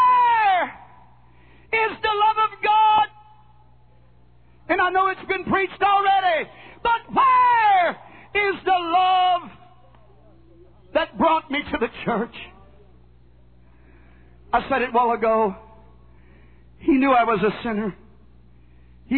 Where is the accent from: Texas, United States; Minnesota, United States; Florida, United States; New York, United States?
Texas, United States; Nacogdoches; we was raised in Nacogdoches, but we farmed all over East Texas.